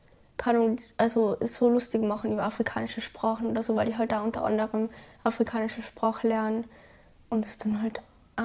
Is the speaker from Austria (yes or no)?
yes; Carinthia, Austria; also wir sind halt in Kärnten aufgewachsen, ja, so ist es die Heimat, so man kennt sich da aus.